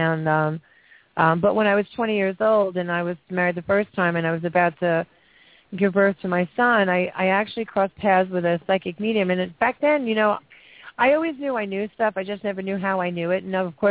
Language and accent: English; Long Island, New York, United States; I was living in Allentown, Pennsylvania, I'm originally from Long Island, if you can't tell.